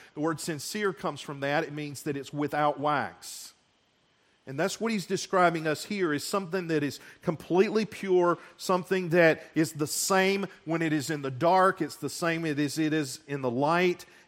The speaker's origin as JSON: {"language": "English", "town": "Seneca", "region": "South Carolina", "country": "United States", "tie": "born or raised there", "said": "when I was growing up in Seneca, South Carolina, my dad owned a Chevrolet and Buick dealership."}